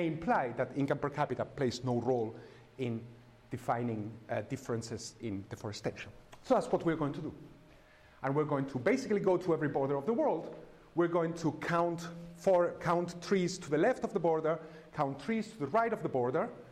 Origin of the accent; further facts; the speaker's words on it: Seville, Andalusia, Spain; This is where I come from Sevilla here.